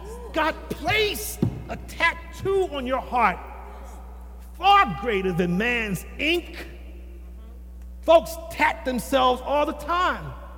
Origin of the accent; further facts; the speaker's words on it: Philadelphia, Pennsylvania, United States; I didn't grow up on the main line. I didn't grow up in Chestnut Hill or Society Hill. I grew up in North Philadelphia.